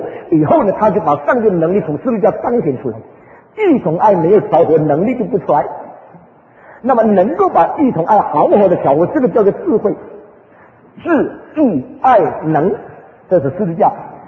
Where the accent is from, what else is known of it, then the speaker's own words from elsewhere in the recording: China; 我们中国人就讲严父慈母，你看到没有？